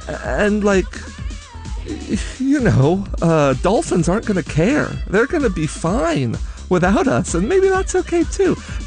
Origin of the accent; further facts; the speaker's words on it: Kansas City, United States; I grew up in Kansas City and certainly didn't feel accepted as not a super heteronormative, gender-conforming person out in the world.